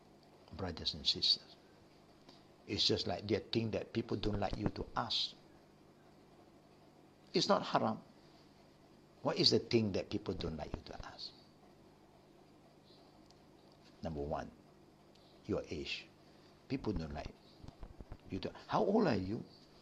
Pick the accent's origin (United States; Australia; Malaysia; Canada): Malaysia; So, in our case as Malaysian, there is one fruit that we love so much.